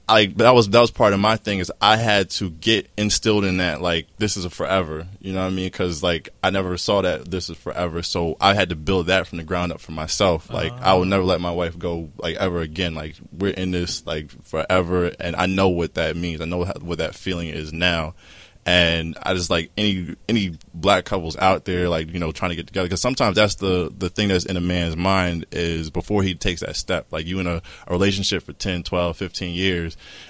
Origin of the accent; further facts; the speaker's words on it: Trenton, New Jersey, United States; Like I'm from Trenton. Nobody I saw in my neighborhood like had marriages.